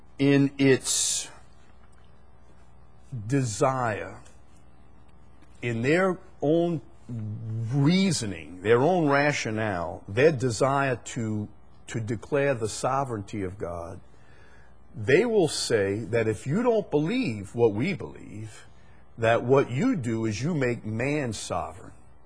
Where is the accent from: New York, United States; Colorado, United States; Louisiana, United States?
Louisiana, United States; Chalmette; I'm kind of a simple guy. I'm from Chalmette.